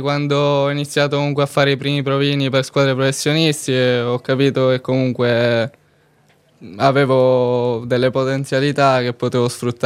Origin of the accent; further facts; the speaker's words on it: Partinico, Sicily, Italy; No, sono di Partinico, un paese in provincia di Palermo, ma vivo qui in un appartamento.